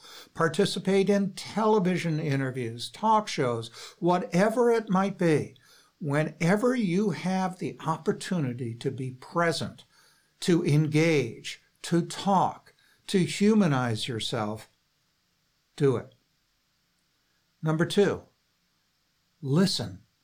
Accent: Portland, Oregon, United States; I'm from Portland, Oregon, and we had demonstrations that devolved into riots.

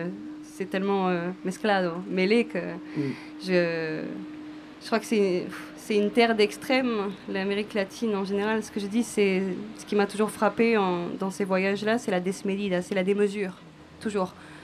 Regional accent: France; born there; first language French; langue maternelle, je suis née en France, j'ai appris le français. L'espagnol, je l'ai appris quand j'étais au lycée, j'avais 14-15 ans.

